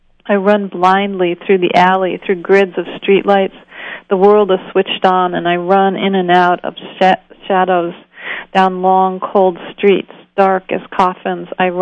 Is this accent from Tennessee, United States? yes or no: no; Syracuse, New York, United States; I grew up in Syracuse, and I think growing up in a place like that, it's